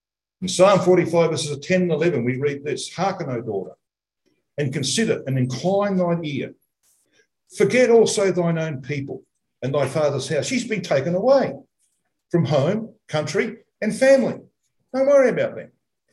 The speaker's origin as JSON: {"language": "English", "town": "Adelaide", "region": "South Australia", "country": "Australia", "tie": "born there", "said": "I wasn't born in Zion. I was born in Adelaide. But who cares about that? An awful place."}